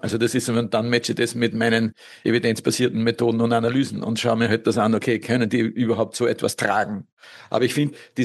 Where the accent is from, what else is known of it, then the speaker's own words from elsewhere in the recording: Austria; damit komme ich nun natürlich als Österreicher aus einem römisch-katholischen Hause, ja, logischerweise.